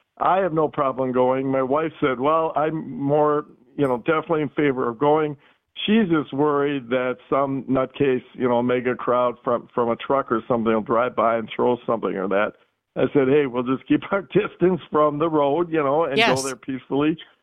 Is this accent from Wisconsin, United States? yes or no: yes; Brookfield, Wisconsin, United States; Yes, I'm from Brookfield.